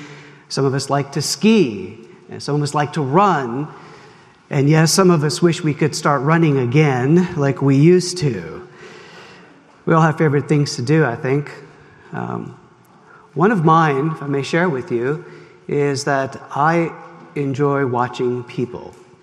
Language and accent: English; New York City, New York, United States; As many of you know, that I grew up in New York City